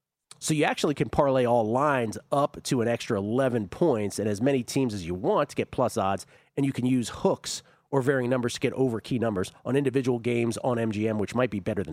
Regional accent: Ohio River, United States; I grew up on the Ohio River.

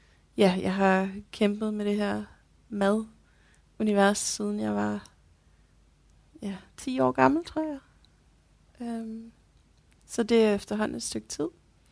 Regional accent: Capital Region, Denmark; now in Odense, Denmark; Jeg er 34 år gammel. Jeg bor i Odense, men jeg er oprindeligt fra Nordsjælland.

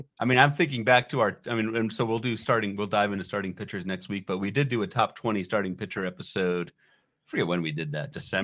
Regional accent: Virginia, United States; when I was growing up in the Northern Virginia area, pre-Nationals, the Orioles fans have suffered for quite some time.

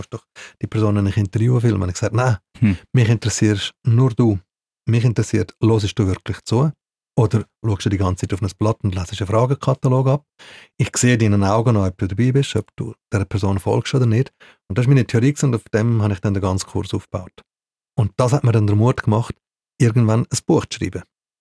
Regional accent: Glarus, Switzerland; Ich bin im Glarnerland aufgewachsen, weit weg von Zürich.

